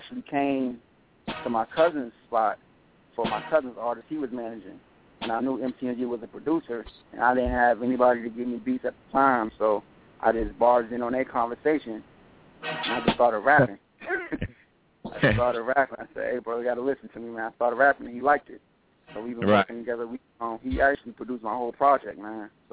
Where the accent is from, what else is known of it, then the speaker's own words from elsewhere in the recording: College Park, Georgia, United States; also born or lived in Boston; but I've been down here since I was 11, since like 99.